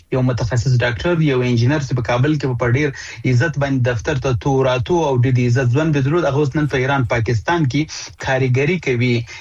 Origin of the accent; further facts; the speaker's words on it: Afghanistan; نو زه د افغانستان د یو بچی په صفت باندې، د دې وطن د یو زوی په صفت باندې په ټول افغانانو هیله کوم